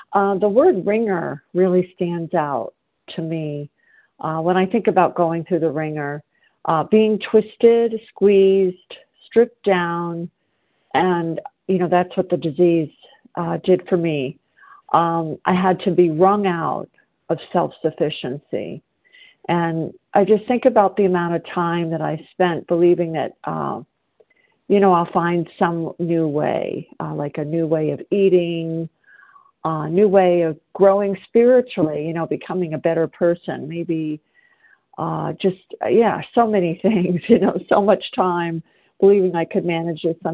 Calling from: South Carolina, United States

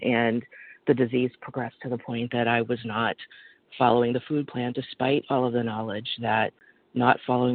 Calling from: Boston, Massachusetts, United States; in Boston, compulsive overeater.

